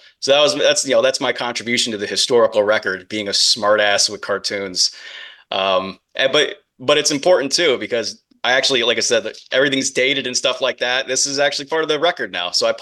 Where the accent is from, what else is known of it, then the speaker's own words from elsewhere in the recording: New Jersey, United States; I'm from Monmouth County